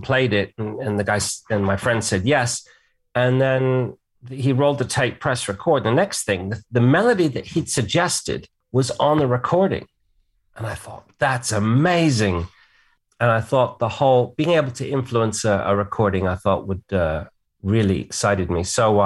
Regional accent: England, United Kingdom; So I grew up in England and it was interesting to see England through kind of like my parents' American eyes

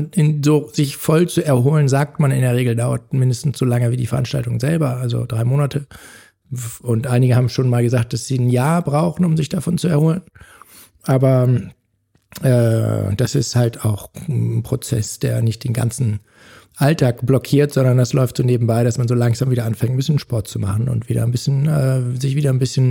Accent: Oldenburg, Lower Saxony, Germany; in meiner Heimatstadt Oldenburg auf meinem Hollandrad

